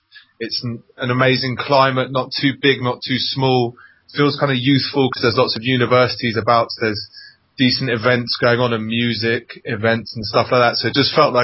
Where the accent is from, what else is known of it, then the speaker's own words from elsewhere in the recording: London, United Kingdom; now in Colombia; I was born and bred in South London, so I was used to big cities and lots of people and lots of traffic, and that's what I've grown up around.